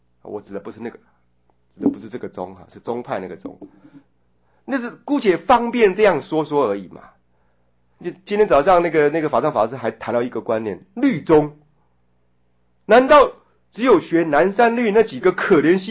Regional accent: Taiwan; 我们台湾人

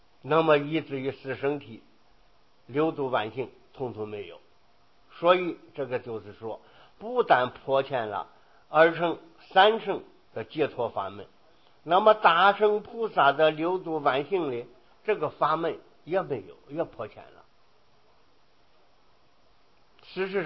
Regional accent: China; 我们中国人

